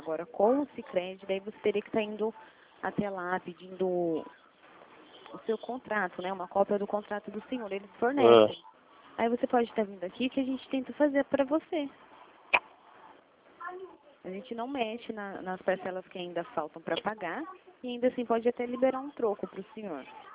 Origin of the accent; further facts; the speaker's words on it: Rio Claro, São Paulo, Brazil; De Rio Claro.